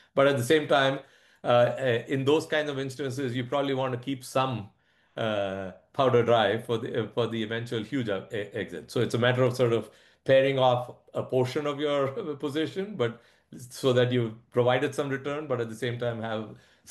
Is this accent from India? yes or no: yes; India; I grew up in India. I went to school there. I even started my career there for a year.